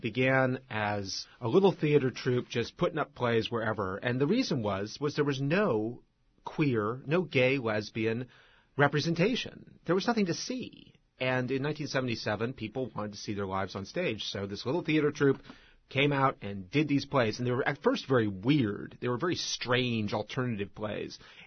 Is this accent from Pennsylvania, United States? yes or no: no; Ross, California, United States; I'm from the Bay Area. I'm from Ross, California. In Marin County, I went to Redwood High